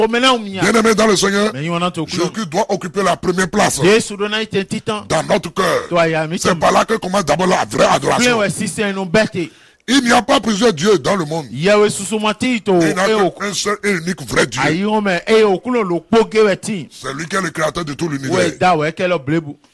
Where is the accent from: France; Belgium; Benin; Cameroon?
Benin; Tout ce que nous avons en Afrique et que nous appelons divinité, et chez moi au Bénin